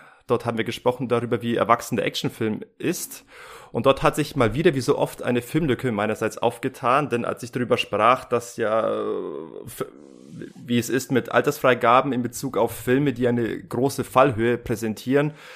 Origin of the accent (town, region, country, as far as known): Germany